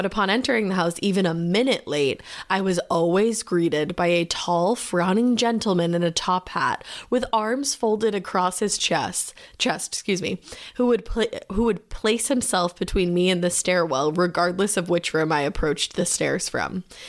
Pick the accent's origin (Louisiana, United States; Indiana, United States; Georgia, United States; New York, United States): Louisiana, United States; New Orleans; Anyway, I grew up in the New Orleans area